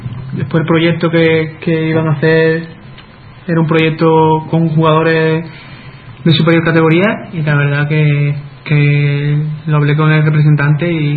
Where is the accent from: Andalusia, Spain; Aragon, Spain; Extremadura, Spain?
Andalusia, Spain; Jerez; Yo la verdad es que me tira más mi tierra. Para decirte que me tira más en Jerez